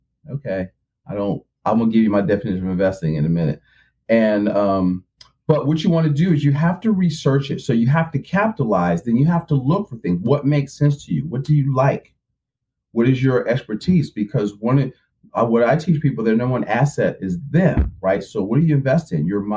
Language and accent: English; Philadelphia, Pennsylvania, United States; I'm from Philly, right?